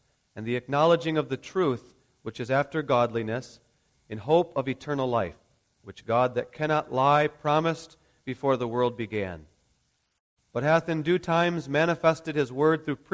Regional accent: Grand Rapids, Michigan, United States; I grew up in Southeast Protestant Reformed Church in Grand Rapids, Michigan.

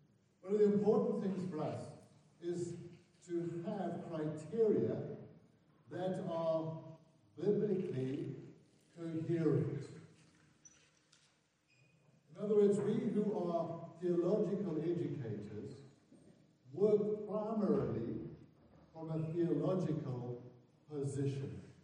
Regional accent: KwaZulu-Natal, South Africa; I am a South African, born and bred in what we now call KwaZulu-Natal. It used to be just called Natal back then.

